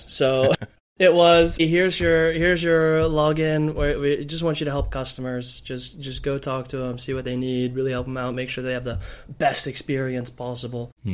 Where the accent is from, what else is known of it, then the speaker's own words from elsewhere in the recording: San Diego, California, United States; moved away as an adult; now in Netherlands; about 5 years ago, I moved from San Diego in the States, where I'm originally from, to the Netherlands.